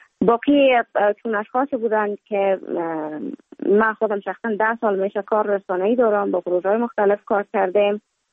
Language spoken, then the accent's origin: Persian; Kabul, Afghanistan; also born or lived in Mazar-i-Sharif; بعد از تولد ما تا 5 سالگی ما در مزار بودیم، بعد نقل کابل شدیم چون به اساس کاربار که پدر جانم داشت ما در کابل زندگی میکردیم و ما مکتب در اونجا خواندم. دوره طفولیت ما در کابل سپری کردیم